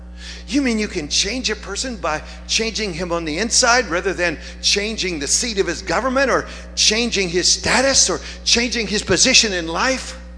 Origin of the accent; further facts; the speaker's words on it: Southern United States, United States; accent: Southern; Now, as you've probably picked up from my accent, every now and then I lapse into it without thinking, that I'm a pure, born and bred Southerner.